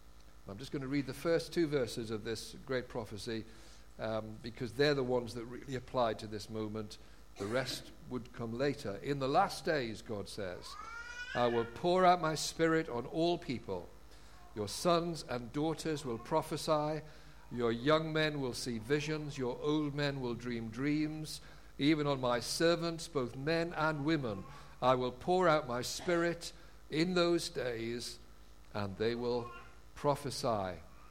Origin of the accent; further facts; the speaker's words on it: North East England, United Kingdom; They were the Geordies from the northeast. I'm a Geordie, I can say that, all right?